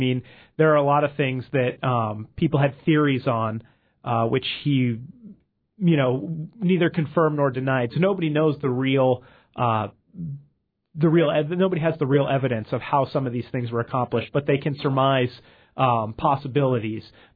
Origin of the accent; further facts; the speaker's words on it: California, United States; also born or lived in Hollywood; now in Boise, United States; I live in Boise, Idaho now, but I grew up in California, and I lived in Hollywood for the last 11 years.